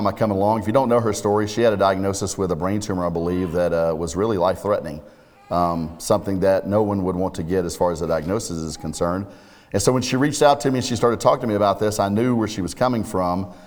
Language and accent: English; Atlanta, Georgia, United States; I'm from the Atlanta area, cheer for the Falcons.